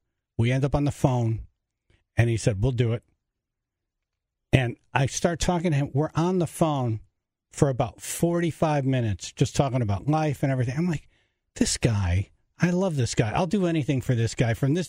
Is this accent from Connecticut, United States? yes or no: yes; Shelton, Connecticut, United States; Wow. I'm from Shelton.